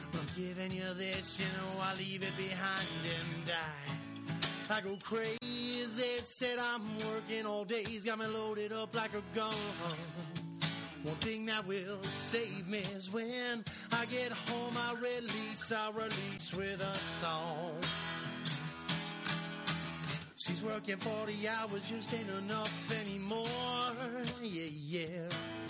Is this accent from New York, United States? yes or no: no; New Jersey, United States; You could just say I'm from Jersey.